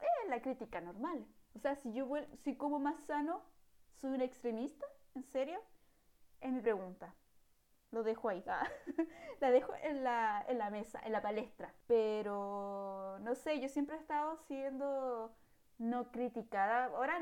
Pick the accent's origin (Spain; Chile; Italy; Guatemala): Chile; nosotros como chilenos